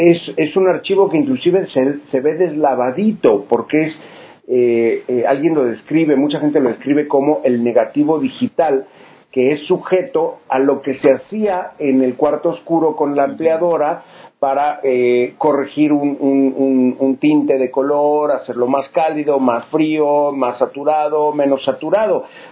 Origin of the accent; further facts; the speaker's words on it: Abolengo, Jalisco, Mexico; como dicen en mi pueblo, Abolengo, Jalisco